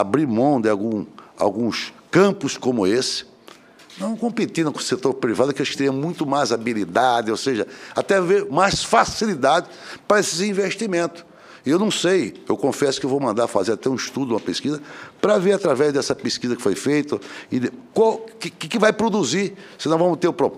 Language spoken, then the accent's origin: Portuguese; Mato Grosso, Brazil; como senador da República, e, sobretudo, como mato-grossense